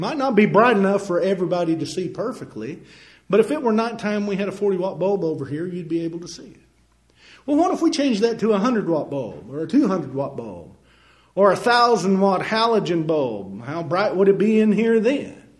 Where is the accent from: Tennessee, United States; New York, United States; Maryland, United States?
Tennessee, United States; I'm not smart. I'm not intelligent. I'm from Tennessee.